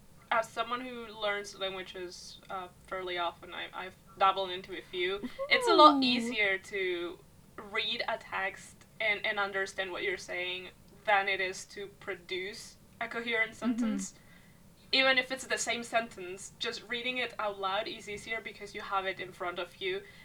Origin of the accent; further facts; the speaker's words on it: Spain; English is a second language; I'm Spanish and English is not my first language.